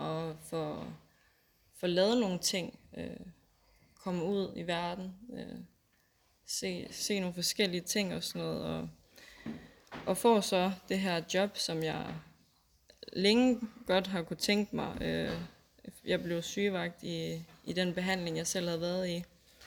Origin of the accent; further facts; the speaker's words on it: Zealand, Denmark; moved away; Og derfor så vil jeg så at blive boende her i Jylland. Jeg kommer fra Sjælland af normalt.